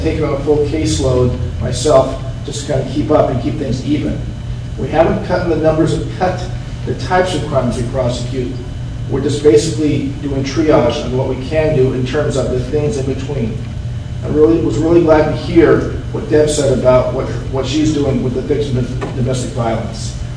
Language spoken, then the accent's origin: English; Salem, Oregon, United States; Before that, I grew up over in South Salem, went to South High.